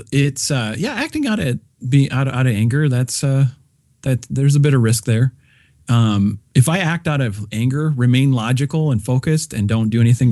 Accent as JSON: {"language": "English", "region": "Minnesota", "country": "United States", "said": "I do have a black belt in it, but I am from Minnesota and whatnot."}